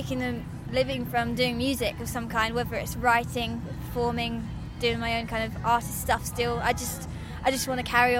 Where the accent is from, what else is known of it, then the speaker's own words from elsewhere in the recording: Chelmsford, East of England, United Kingdom; I'm from Chelmsford, so I gig quite a lot in Chelmsford.